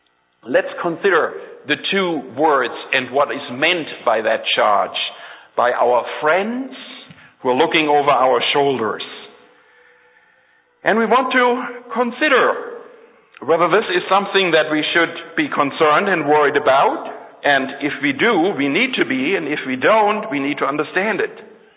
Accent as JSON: {"language": "English", "country": "Germany", "tie": "born or raised there", "said": "You see, I grew up in Nazi Germany. I do have that background. But I grew up in a non-conforming Seventh-day Adventist home."}